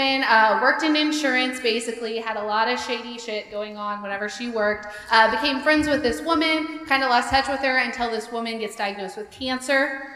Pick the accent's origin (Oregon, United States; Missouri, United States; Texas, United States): Missouri, United States; Sedalia; I'm from a little town called Sedalia.